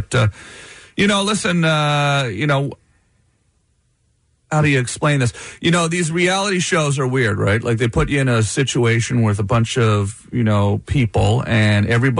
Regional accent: Canada; Yeah, I'm Canadian. This is your problem.

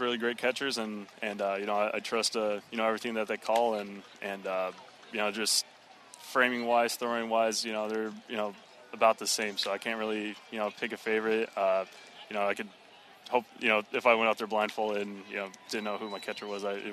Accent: Indiana, United States; You know, I grew up in Indiana, lived in Indiana my whole life.

